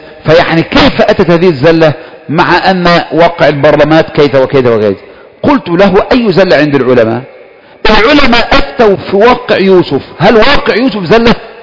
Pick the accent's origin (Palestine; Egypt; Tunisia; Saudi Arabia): Egypt; عندنا في مصر